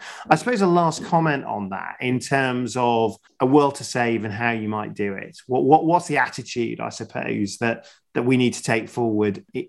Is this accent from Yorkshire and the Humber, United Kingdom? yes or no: yes; Sheffield, Yorkshire and the Humber, United Kingdom; I spent my teens in the 80s. I grew up in Sheffield.